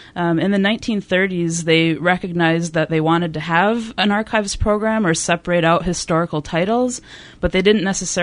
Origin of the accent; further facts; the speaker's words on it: Tamarack City, Michigan, United States; I'm actually a native Youper. I grew up in the Copper Country. I'm originally from Tamarack City, went to Dollar Bay Schools, and I'm also an alum of Michigan Tech.